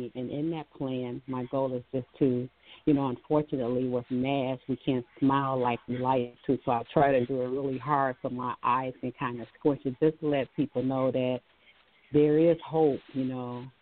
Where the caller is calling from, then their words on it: Michigan, United States; I am calling from Michigan.